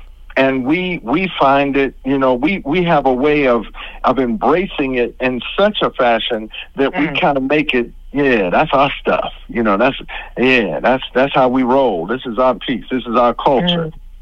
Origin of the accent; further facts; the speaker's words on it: Washington, District of Columbia, United States; I grew up in Southeast Washington, D.C. when they crack cocaine and they dropped them AK-47s.